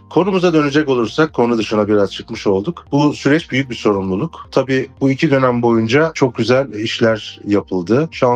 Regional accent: Gaziantep, Turkey; Gaziantepliyim. 38 yaşındayım.

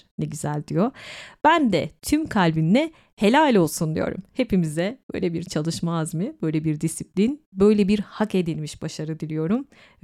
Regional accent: İzmir, Turkey; Her İzmirlinin … 'le bir anısı vardır, biliyorsunuz ben de İzmirliyim.

